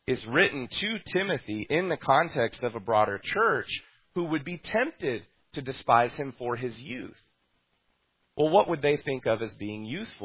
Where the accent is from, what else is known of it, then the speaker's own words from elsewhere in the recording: Texas, United States; I'm from Texas.